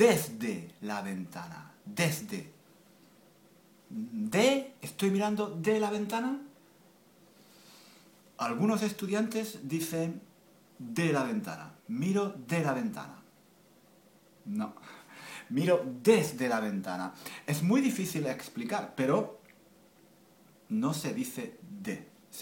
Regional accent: Spain; yo que soy profesor de español, que soy español

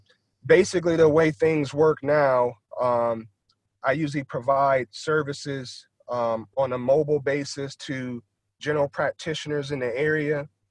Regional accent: Akron, Ohio, United States; So I'm from Akron, Ohio. So, you know, Big Ten country.

